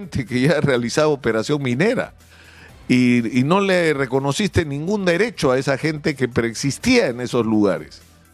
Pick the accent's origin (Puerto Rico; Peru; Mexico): Peru; somos todos los peruanos los dueños del subsuelo